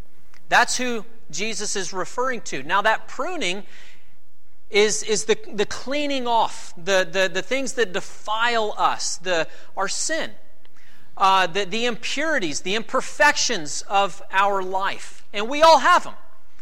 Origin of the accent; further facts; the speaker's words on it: the South, United States; We're from the South. It's been spring in Georgia for a couple of months.